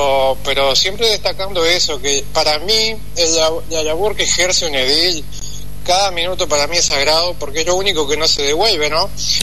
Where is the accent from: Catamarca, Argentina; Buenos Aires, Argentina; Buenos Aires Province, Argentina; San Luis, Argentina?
Catamarca, Argentina; Belén; yo soy oriundo de Belén.